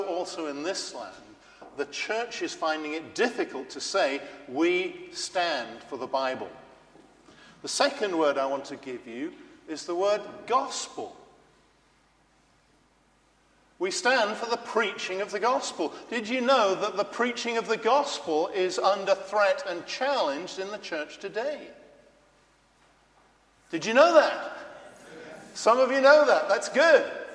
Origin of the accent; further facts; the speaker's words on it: England, United Kingdom; I have a very soft spot for Scotland. I grew up in England, but my grandmother is Scottish.